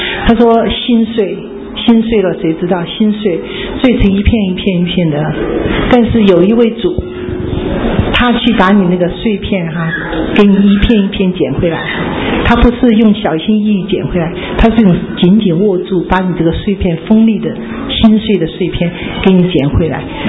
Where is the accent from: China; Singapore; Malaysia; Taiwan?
China; 因为我们从大陆来是没神的嘛，